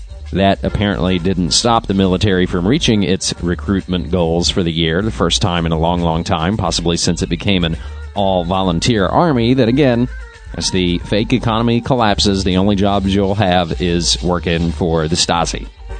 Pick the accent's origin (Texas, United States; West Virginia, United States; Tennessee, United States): West Virginia, United States; now in Oregon, United States; West Virginia being my home state, Oregon being my current state.